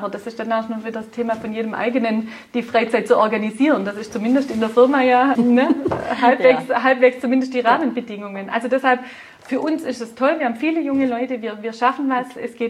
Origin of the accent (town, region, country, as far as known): Baden-Württemberg, Germany; accent: Swabian